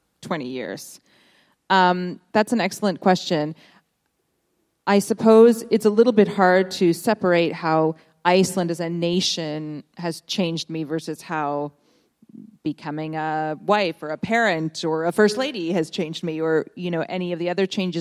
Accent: Ottawa, Ontario, Canada; I grew up just outside of Ottawa, which is not at all near the sea. And now I am surrounded by the sea all the time.

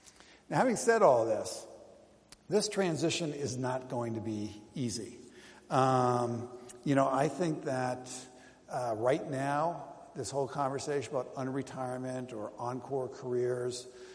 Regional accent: Minnesota, United States; particularly like I'm from Minnesota, right?

